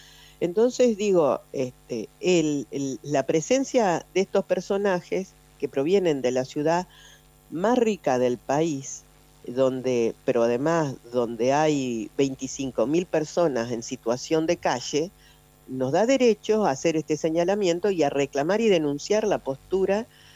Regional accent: Entre Ríos, Argentina; nosotros este año estamos convocados como argentinos y argentinas, entrerrianos, a votar

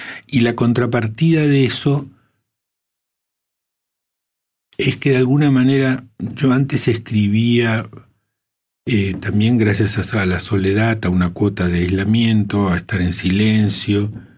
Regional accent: Santa Fe, Argentina; yo lo voy a decir como santafesino

